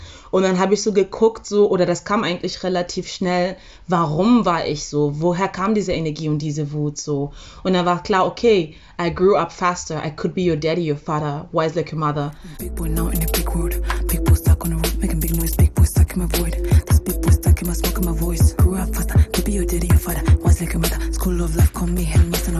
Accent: Zambia; also ich war im Internat in Sambia, also ich bin ja in Sambia aufgewachsen

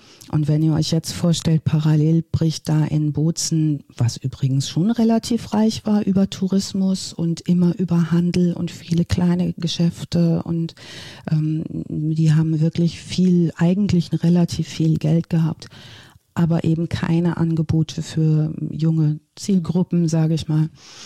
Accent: North Rhine-Westphalia, Germany; ich komme ursprünglich aus dem Ostwestfälischen

